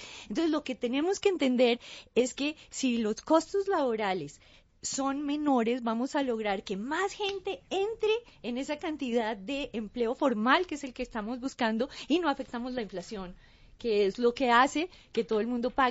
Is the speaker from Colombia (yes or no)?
yes; Colombia; Yo, como colombiana, me siento súper orgullosa de ese manejo macroeconómico.